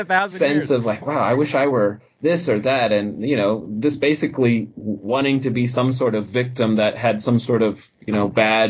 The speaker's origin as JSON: {"language": "English", "region": "Midwest", "country": "United States", "tie": "born or raised there", "said": "I mean, I grew up in the Midwest, and I was actually planning to join the military, go to West Point."}